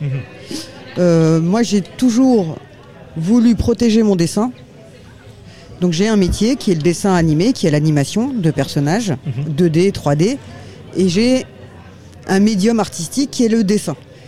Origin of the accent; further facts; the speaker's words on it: Paris, Île-de-France, France; now in Angoulême, France; Moi, je suis parisienne à l'origine. Mmh. Maintenant, ça fait 25 ans que je ne suis plus parisienne.